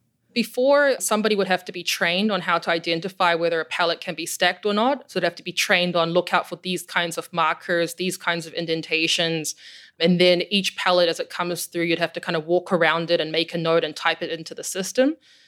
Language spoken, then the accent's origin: English; New Zealand; moved away as an adult; I think it's something to do with the fact that I'm from New Zealand and grew up in a pretty isolated part of the world.